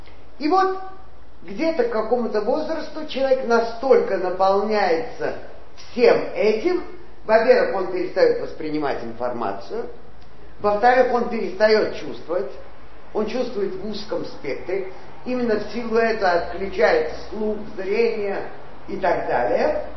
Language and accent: Russian; Baku, Azerbaijan; я родилась в Баку, в старой крепости, где был высокий уровень наркомании, преступности, крыс, антисанитарии.